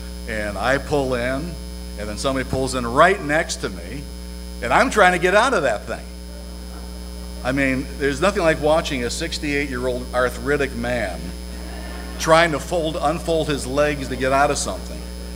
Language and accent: English; Midwest, United States; But, you know, I'm a Midwesterner born and bred, so I'm sure many of you are as well.